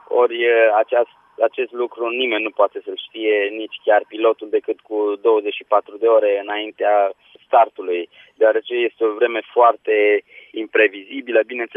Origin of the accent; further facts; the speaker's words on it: Romania; Da, da, deci eu am o singură cetățenie, aici m-am născut, aici am crescut și aici m-am antrenat. Eu sunt un produs 100% românesc.